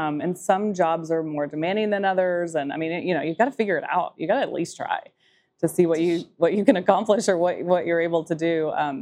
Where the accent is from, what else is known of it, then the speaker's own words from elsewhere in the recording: Texas, United States; So I say y'all a lot anyway because I'm Texan and we all do.